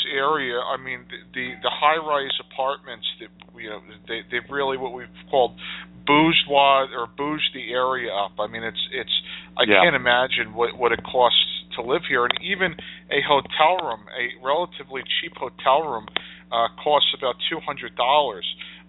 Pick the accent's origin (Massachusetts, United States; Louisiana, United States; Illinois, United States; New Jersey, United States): New Jersey, United States; And obviously, I'm from New Jersey, Central Jersey.